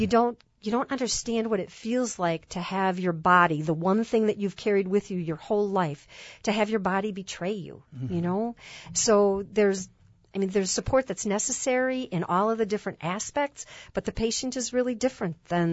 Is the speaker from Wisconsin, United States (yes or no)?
yes; Freedom, Wisconsin, United States; as you heard, and I'm from Freedom, Wisconsin, and I started a business called All About Spirit.